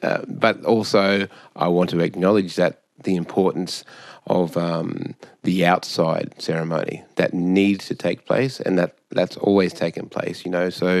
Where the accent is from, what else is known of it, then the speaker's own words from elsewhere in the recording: Mount Isa, Queensland, Australia; And then growing up in Mount Isa, this sort of a musical canvas, we had my traditional culture of the didgeridoo, the yidaki, and my ancestors, their own culture of existence on that land, Kaukaunga land.